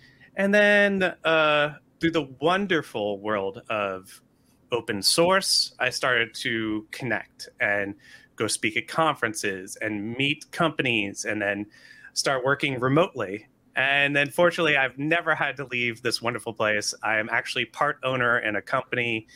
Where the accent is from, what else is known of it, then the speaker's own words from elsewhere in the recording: New Orleans, Louisiana, United States; And when I was young, I grew up here in New Orleans. Woo! New Orleans, raise the roof, lower the floor.